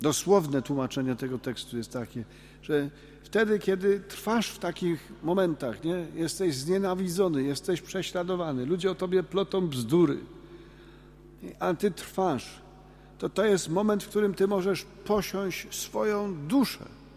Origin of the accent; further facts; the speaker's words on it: Podhale, Poland; accent: Goral; jak mówimy po góralsku, hebotał